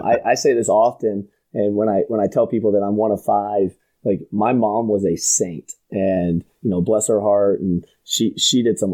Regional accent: Indiana, United States; I grew up in Southern Indiana

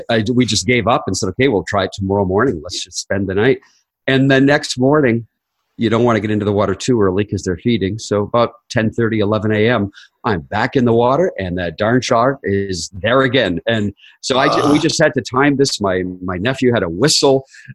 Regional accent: Canada; now in United States; We lived in Canada. We're both Canadian. Now we're dual citizens.

